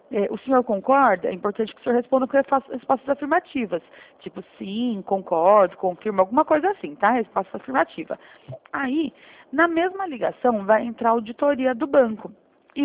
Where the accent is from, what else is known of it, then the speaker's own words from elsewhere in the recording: São Roque, São Paulo, Brazil; Eu sou de São Roque, tá?